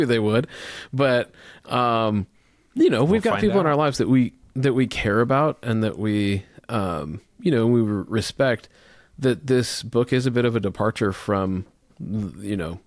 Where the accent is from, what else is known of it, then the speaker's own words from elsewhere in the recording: Omaha, Nebraska, United States; I grew up, you know, as an Indian kid in a class in West Omaha, elementary school in West Omaha